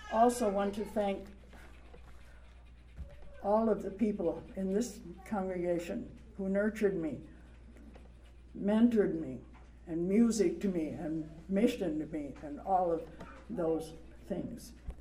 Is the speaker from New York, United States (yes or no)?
no; Elkhart, Indiana, United States; now in Puerto Rico; I am from Elkhart, Indiana, of parents and grandparents of Swiss and German descent.